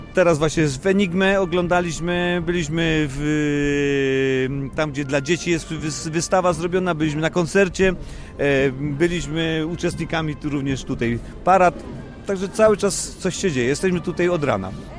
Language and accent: Polish; Subcarpathian Voivodeship, Poland; Przyjechaliśmy z Podkarpacia, całą trójką i fantastycznie spędzamy.